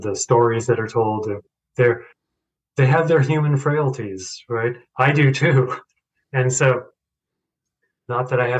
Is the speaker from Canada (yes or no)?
no; Boulder, Colorado, United States; growing up in Boulder and seeing the whole rolling out of the carpet for Chögyam Trungpa.